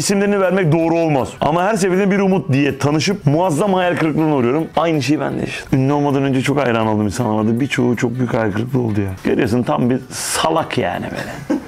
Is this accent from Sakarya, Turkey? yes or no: no; Bayburt, Turkey; Giyosunu gere gere Bayburtluyum ben de.